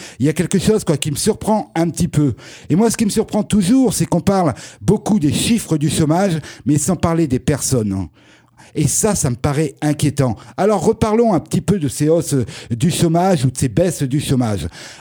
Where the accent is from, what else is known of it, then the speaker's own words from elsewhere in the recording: Nouvelle-Aquitaine, France; je viens du Lot-et-Garonne, à côté de Villeneuve-sur-Lot